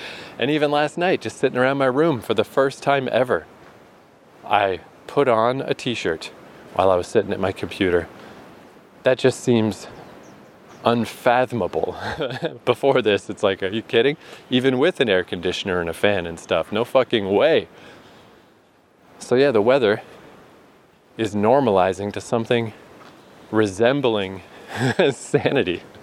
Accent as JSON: {"language": "English", "country": "Canada", "said": "Again, I'm Canadian."}